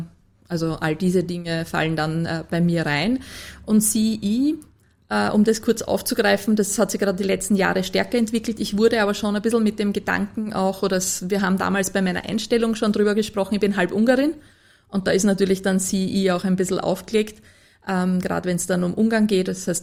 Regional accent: Lower Austria, Austria

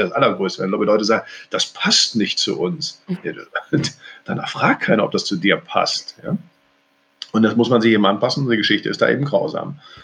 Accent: Cologne, North Rhine-Westphalia, Germany

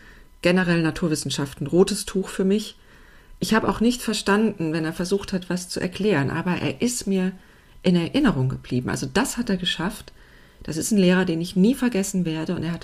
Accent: Speyer, Rhineland-Palatinate, Germany; also born or lived in Heidelberg; und ich kann ja kein Pfälzisch. Ich bin zwar in Speyer aufgewachsen, also Speyer am Rhein, aber in Heidelberg geboren, die ersten Lebensjahre in Heidelberg verbracht von meinen beiden Germanisteneltern.

